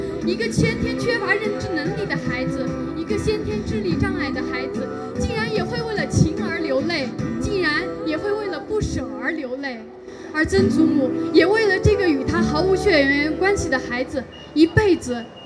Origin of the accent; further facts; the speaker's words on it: Kunming, Yunnan, China; 大家好，我是来自昆明市盘龙区糍粑街道的